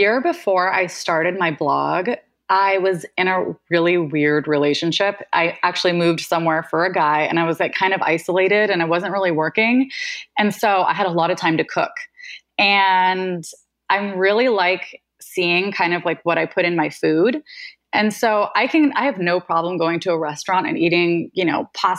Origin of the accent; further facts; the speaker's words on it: San Diego, California, United States; moved away as an adult; now in New York, United States; Yes, born and raised in San Diego. I left San Diego for, I don't know, 5 seconds a few times, but always kind of went back there, and then I finally made the move out to New York a few years ago.